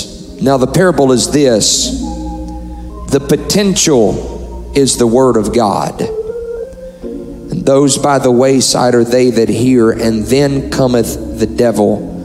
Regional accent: Louisiana, United States; I'm from Louisiana, and that means I'm a Joe Burrow fan.

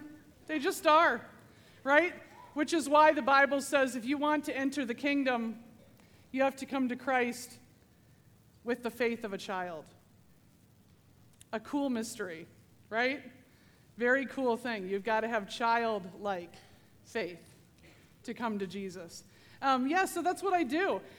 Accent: Ankeny, Iowa, United States; So I grew up in Iowa, in Ankeny, Iowa, okay? When I was a little girl, I lived in Ankeny.

